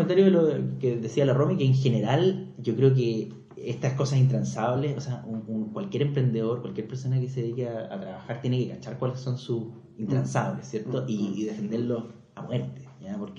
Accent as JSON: {"language": "Spanish", "town": "Santiago", "region": "Santiago Metropolitan Region", "country": "Chile", "tie": "born or raised there", "also_born_or_lived": "Melbourne", "said": "Yo soy santiaguino de siempre, toda la vida, y nos fuimos con mi mujer a estudiar a Australia. ¿Ya? Y vivimos 5 años en Melbourne"}